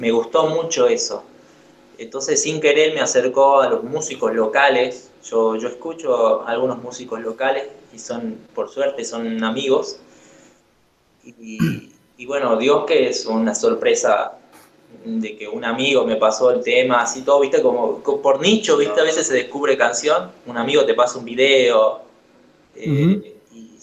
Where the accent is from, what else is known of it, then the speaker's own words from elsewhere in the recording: Jujuy, Argentina; sigo siendo jujeño, señores, hago rock, pero sigo hablando de Jujuy, porque Jujuy está en mí